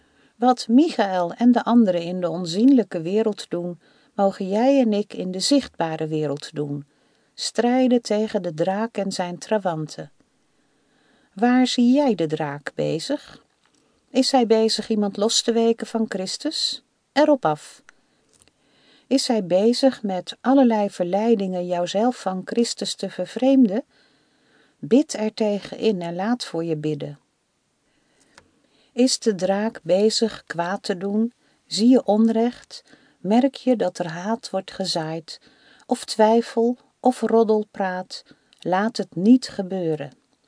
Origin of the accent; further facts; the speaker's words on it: Leiden, South Holland, Netherlands; born there; Ik ben geboren in Leiden in de oorlogsjaren en woonde met mijn ouders en drie broers en drie zussen in een rijtjeshuis